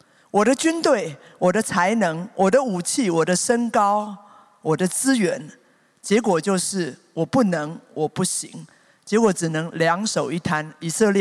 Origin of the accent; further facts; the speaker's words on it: Taipei, Taiwan; born there; 结果一到当地，我才知道我真的是天龙国出生